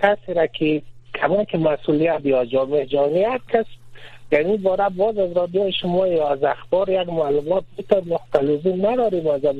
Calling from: Kabul, Afghanistan; از کابل هستم محترم.

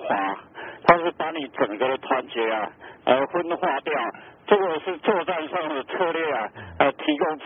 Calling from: Taichung, Taiwan; 我是台中的

